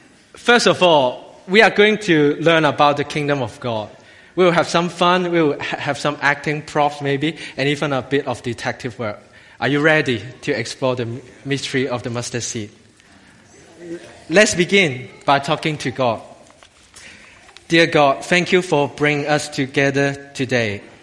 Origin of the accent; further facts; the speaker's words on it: Hong Kong; English is a second language; My accent wasn't great, you know. I'm not from here, you can tell. I'm from Hong Kong.